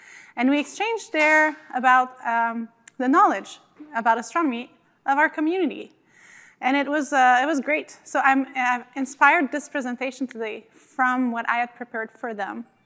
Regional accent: Quebec, Canada; I'm from the Innu Nation, which has multiple communities across the Quebec province.

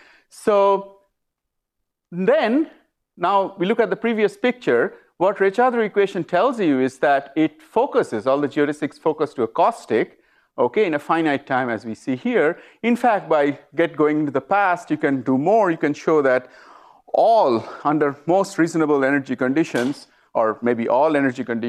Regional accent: Lethbridge, Alberta, Canada; I'm from Lethbridge in Alberta, in Canada

